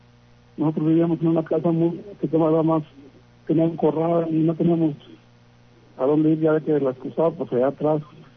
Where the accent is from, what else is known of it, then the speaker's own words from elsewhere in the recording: Pabellón de Arteaga, Aguascalientes, Mexico; Y cuando estaba más joven, yo soy de ahí, de Pabellón de Arteaga.